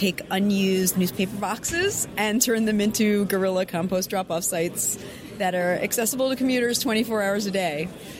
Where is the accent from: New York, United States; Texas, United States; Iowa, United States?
New York, United States; New York City; I'm from New York City